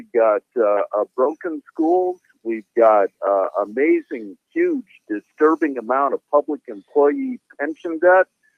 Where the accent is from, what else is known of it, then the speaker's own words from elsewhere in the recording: Chicago, Illinois, United States; also born or lived in Seattle; I am a Chicagoan, even though for the last few decades, my wife and I have raised our children out in Seattle, which is kind of in the mix of things with cities that have problems these days. But, yeah, I'm back home now.